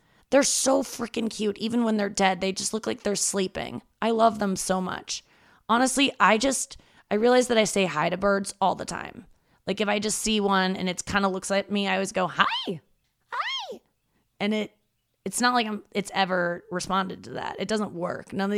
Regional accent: St. Louis, Missouri, United States; I'm obviously from St. Louis

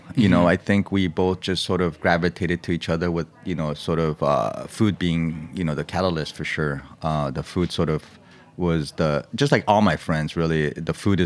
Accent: Los Angeles, California, United States; And that's sort of just a reflection of growing up in Los Angeles.

